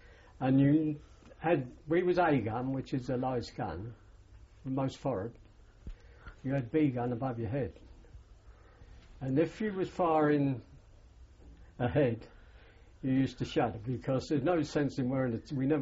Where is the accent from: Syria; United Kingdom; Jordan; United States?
United Kingdom; East Ham, London; but seeing as I come from East Ham, I was all right with him.